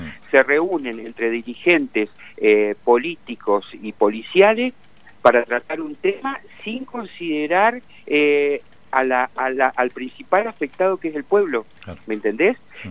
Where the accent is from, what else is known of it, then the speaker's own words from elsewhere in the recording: Cutral Có, Neuquén, Argentina; yo soy nacido y criado, cumplí 50 años acá en Cutralcó y conozco bien a la gente de mi pueblo.